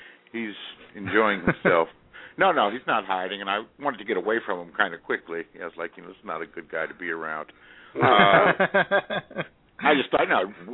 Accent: Los Angeles, California, United States; now in Northern California, United States; I'm in Northern California. I'm from Southern California, though. Los Angeles, to be exact.

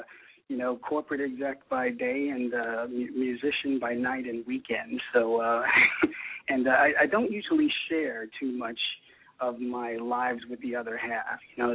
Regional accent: New York City, New York, United States; moved away as an adult; now in London, United Kingdom; No, actually, I was born in Queens, New York. So I am a New Yorker, and I am now an expat living in London as of actually about a month ago.

